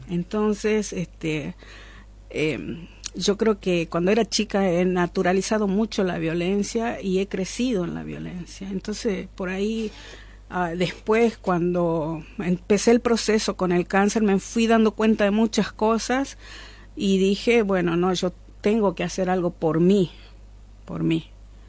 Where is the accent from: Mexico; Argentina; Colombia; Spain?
Argentina; General Enrique Mosconi, Salta; also born or lived in Tartagal; Yo nací y crecí en Vespucio, en Recaredo. Parte de mi infancia la pasé acá en Tartagal, cuando ya nos vinimos a vivir acá a Tartagal